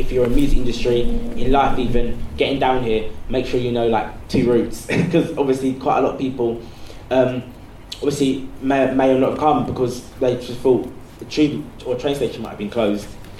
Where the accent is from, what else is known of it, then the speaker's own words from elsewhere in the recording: Croydon, London, United Kingdom; I'm from Croydon, I'm not sure if many of you know, it's some young people there, as where you'll find everywhere, can be very negative. So there was a lot of gun and knife problem in my area.